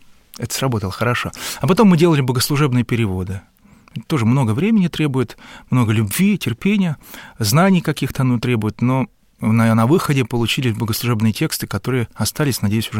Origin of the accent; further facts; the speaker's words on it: Zakarpattia Oblast, Ukraine; born there; я родился в Закарпатье. Если кто-нибудь представляет, что это такое, то там внизу Венгрия, слева Чехия, справа Румыния, выше Польша, здесь Украина, а мы русские. То есть я русин, был, есть и буду.